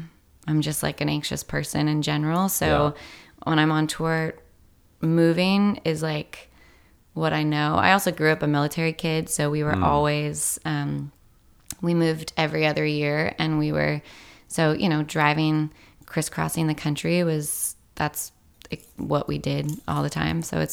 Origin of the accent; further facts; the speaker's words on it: Washington, United States; also born or lived in San Diego / D.C. / Naples, Italy; Mostly Washington State. We would get stationed elsewhere and then come back to Washington a lot. But we were in San Diego, D.C., Naples, Italy.